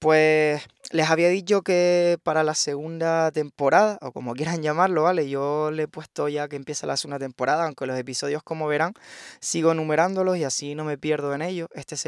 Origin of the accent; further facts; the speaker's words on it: Canary Islands, Spain; Mi pueblo es un lugar tranquilo que tiene algo más de 12.000 habitantes y es famoso por la belleza de su calle real y sus balcones. Además tiene la iglesia del Pino y las fiestas en honor a la Virgen, que es la patrona de Canarias.